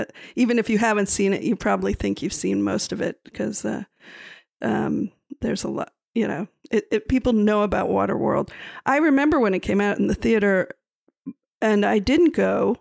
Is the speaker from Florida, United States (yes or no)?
yes; Miami, Florida, United States; Now, we are from Miami, Florida, so we're, you know, fans of the ocean and of big sailing boats and all that.